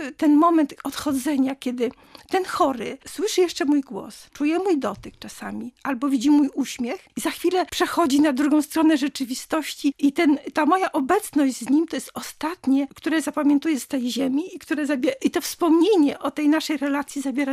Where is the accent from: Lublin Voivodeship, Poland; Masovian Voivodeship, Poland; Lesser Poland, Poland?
Lublin Voivodeship, Poland; Ja pochodzę właśnie z bardzo religijnej rodziny. Pochodzę ze wsi, z takiej małej miejscowości. Pochodzę z Lubelszczyzny.